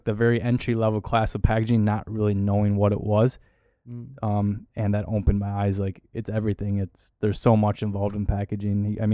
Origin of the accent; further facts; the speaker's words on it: Hudson, Wisconsin, United States; So I'm originally from Hudson, Wisconsin, which is on the west side of the state, more northwest from here. Graduated and lived there through high school.